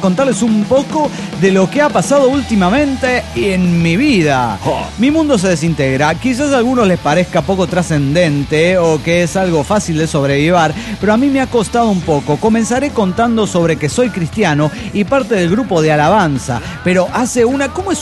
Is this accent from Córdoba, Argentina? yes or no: yes; Córdoba, Argentina; de Córdoba, Argentina.